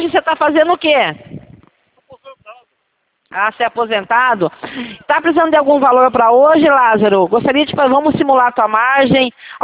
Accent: Rio Claro, São Paulo, Brazil; eu sou de Rio Claro, São Paulo

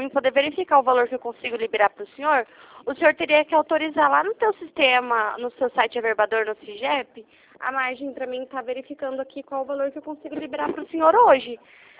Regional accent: Curitiba, Paraná, Brazil; Eu sou de Curitiba, seu José.

